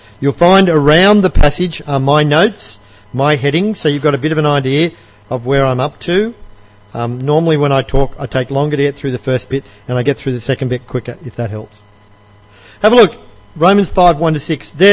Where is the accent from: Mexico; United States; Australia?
Australia; I'm an Australian, so I was working out ways to mock him and tease him